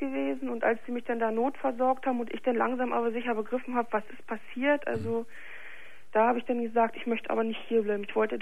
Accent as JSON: {"language": "German", "region": "East Germany", "country": "Germany", "said": "ich bin aus dem Osten"}